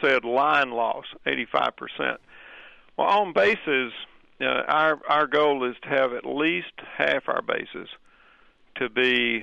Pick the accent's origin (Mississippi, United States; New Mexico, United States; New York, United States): Mississippi, United States; It was built in my home state of Mississippi